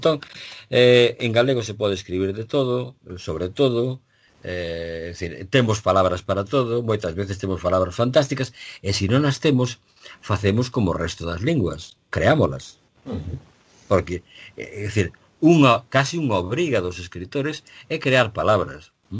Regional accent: Galicia, Spain; moved away as an adult; é un exilio porque non cheguei a ter traballo na miña terra

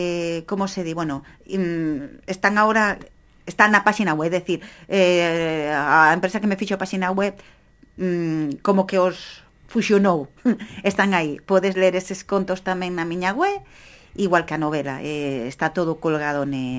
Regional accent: Mugardos, Galicia, Spain; é un pobo mezclado entre Simou, o meu pobo natal de Mugardos, e un pobo inventado en Cedeira

